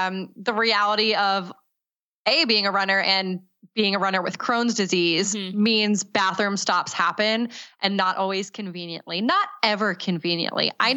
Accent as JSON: {"language": "English", "town": "New York City", "region": "New York", "country": "United States", "tie": "born or raised there", "said": "And then I can't not mention the New York City Marathon, which is just my favorite race. It's my hometown race."}